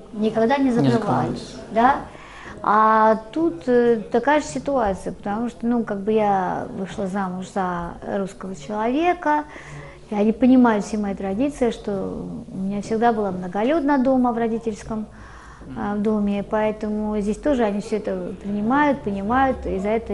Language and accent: Russian; Georgia; now in Russia; потому что я сама грузинка, я воспитана вот именно вот с такой широкой вот такой вот душой и сердцем.